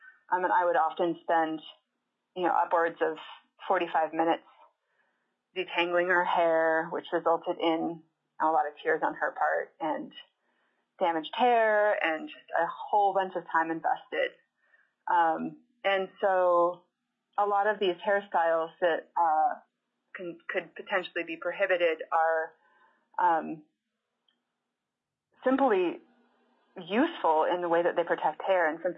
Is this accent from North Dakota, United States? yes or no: no; Petersburg, Alaska, United States; I am from Petersburg, Alaska, and I'm representing myself.